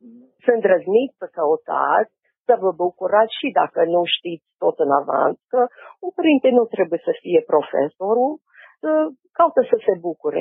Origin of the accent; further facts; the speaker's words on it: United States; Tot ce vă spun e din perspectiva mea ca și americancă.